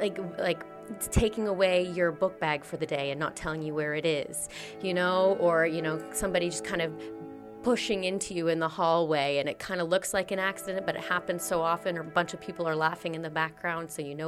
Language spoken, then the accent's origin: English; United States; So I moved to New York City because I'm from the States.